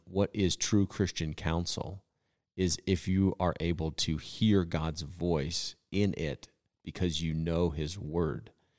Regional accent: United States; That makes most sense to me as an American.

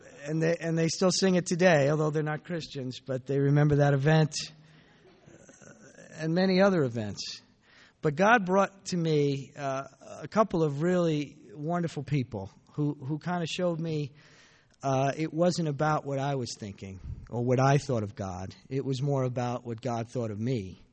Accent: New York, United States; moved away; I grew up in New York, and in Long Island, New York, there's quite a difference there than here.

